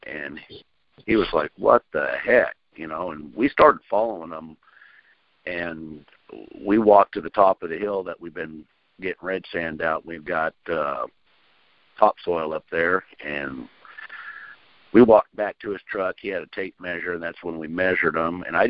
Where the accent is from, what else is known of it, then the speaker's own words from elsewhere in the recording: Minnesota, United States; also born or lived in Oregon; I've lived in Oregon. I was born and raised in Minnesota